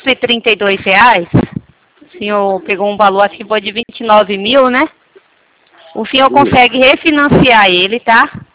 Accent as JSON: {"language": "Portuguese", "town": "Salvador", "region": "Bahia", "country": "Brazil", "said": "Eu sou da Bahia, de Salvador."}